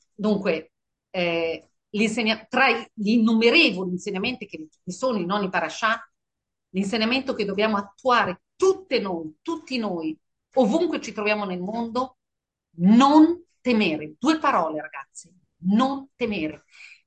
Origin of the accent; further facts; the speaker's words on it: Milan, Lombardy, Italy; also born or lived in Paris / Israel; sono cresciuta in Via Guastalla, ho studiato a Parigi, in Israele, insomma ho fatto un po' il giro del mondo e 18 anni fa sono tornata a Milano.